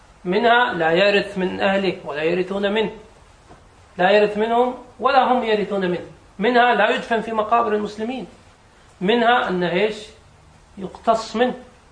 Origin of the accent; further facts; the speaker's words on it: Kuwait; يعني مثل نقول عندنا في الكويت احتجنا إلى أطباء متخصصين